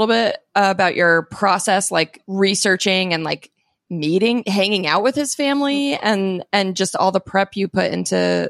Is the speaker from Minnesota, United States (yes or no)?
no; Phoenix, Arizona, United States; I'm from Phoenix. So huge Taurasi fan.